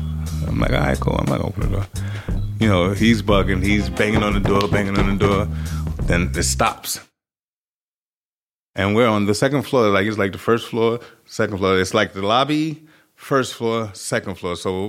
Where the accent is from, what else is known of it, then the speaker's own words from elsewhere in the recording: Queens, New York, United States; born there; I was born in Queens General Hospital. That's in Queens, New York. And both my parents are from the Bland Projects in Flushing, Queens.